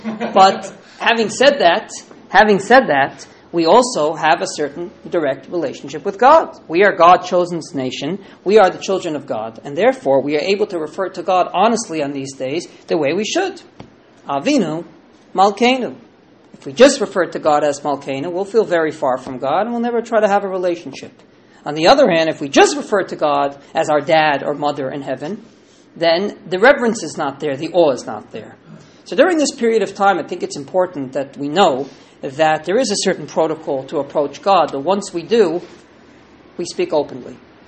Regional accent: Israel; I come from Israel, there's no such thing as a private domain.

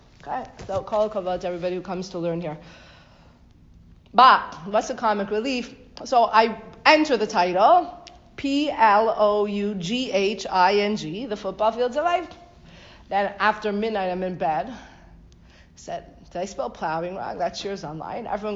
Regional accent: Canada; I grew up in Canada.

